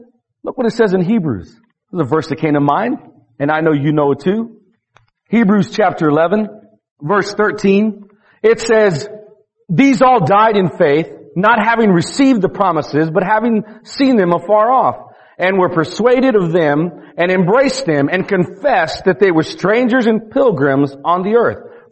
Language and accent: English; United States; By the grace of God, I'm glad I'm an American. I'm glad I was born here.